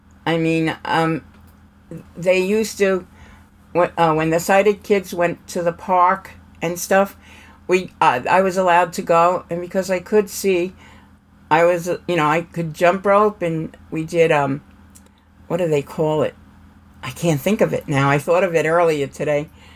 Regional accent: Brooklyn, New York, United States; I was born in Brooklyn, New York.

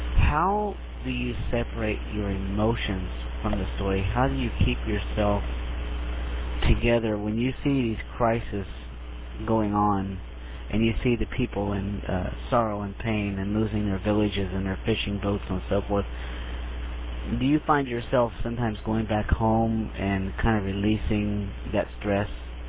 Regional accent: Texas, United States; Hello, Gene. … I'm from Texas.

